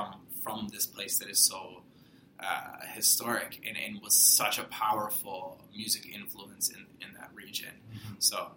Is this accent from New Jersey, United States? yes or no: no; Ohio, United States; now in Chicago, United States; And so we were born and raised in Northeast Ohio. And I studied in Central Ohio at Ohio State University and moved to Chicago close to 10 years ago.